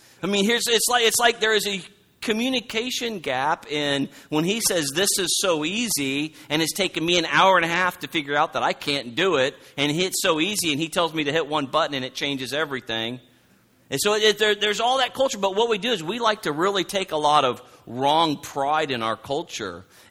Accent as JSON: {"language": "English", "region": "Oregon", "country": "United States", "tie": "born or raised there", "said": "Creesh and I grew up in the same denomination, but I grew up in Oregon on the West Coast."}